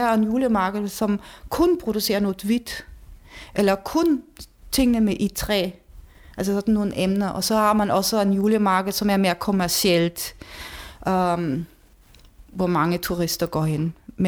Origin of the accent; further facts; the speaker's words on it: Bavaria, Germany; jeg kommer nu fra Sydtyskland, så jeg kan kun snakke om den region, Bayern.